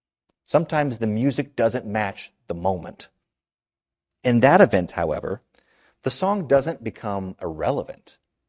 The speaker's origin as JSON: {"language": "English", "region": "West Virginia", "country": "United States", "tie": "born or raised there", "said": "Sometimes I'm quite critical of the politics that go on in the state of West Virginia."}